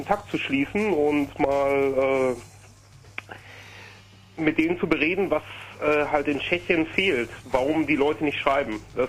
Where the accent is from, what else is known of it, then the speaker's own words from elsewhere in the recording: Germany; Ja, also ich will sagen, ich bin Deutscher, aber mein Vater ist, sage ich mal, aus Kolín und Prager eigentlich.